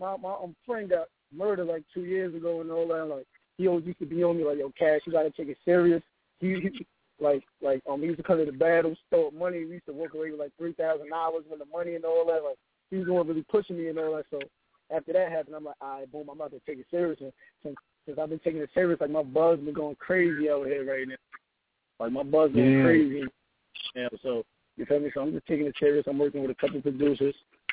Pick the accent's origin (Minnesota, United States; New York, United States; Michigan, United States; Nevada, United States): New York, United States; Staten Island; now in Norfolk, United States; Yeah, I'm from Staten Island, but I'm living Norfolk though.